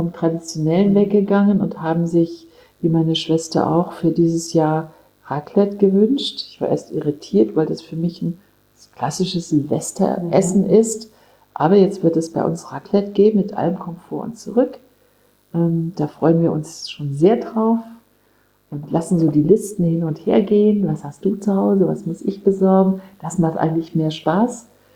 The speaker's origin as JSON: {"language": "German", "town": "Kassel", "region": "Hesse", "country": "Germany", "tie": "born or raised there", "said": "Ich habe entdeckt, wie schön meine Heimat ist, Nordhessen. Ich bin ja in Kassel geboren"}